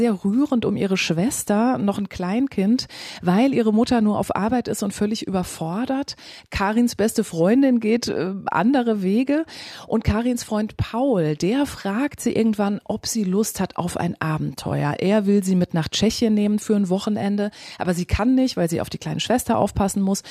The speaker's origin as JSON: {"language": "German", "region": "West Germany", "country": "Germany", "tie": "born or raised there", "said": "Ich selber kann das nicht beurteilen. Ich bin im Westen aufgewachsen."}